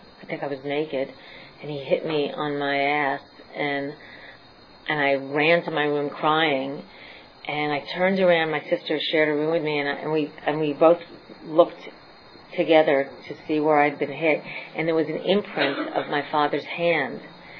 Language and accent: English; New York, United States; I grew up in New York, as you can hear, and I grew up in a Jewish family with very unhappy parents